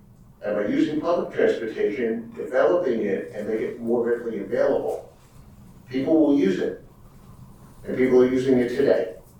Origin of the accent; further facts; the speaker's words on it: New York, United States; I grew up on Long Island in New York.